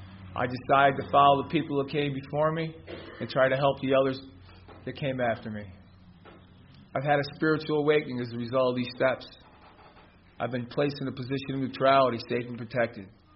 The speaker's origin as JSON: {"language": "English", "town": "Buffalo", "region": "New York", "country": "United States", "tie": "born there", "said": "I was born in New York, in the south side of Buffalo. I come from a family of 9 kids, 4 brothers and 4 sisters."}